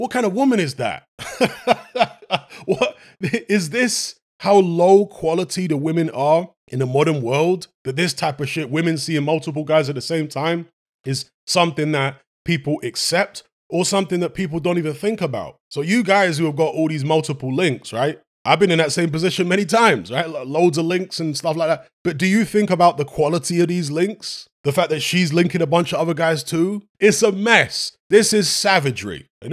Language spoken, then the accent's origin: English; Brixton, London, United Kingdom; Well, I grew up in Brixton, as most of you know, which has become heavily gentrified over the past 20 years plus.